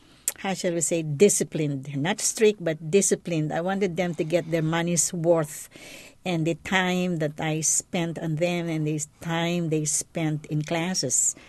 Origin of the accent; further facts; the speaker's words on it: Philippines; now in United States; I come from the Philippines. I come from a big family. I am the second to the oldest.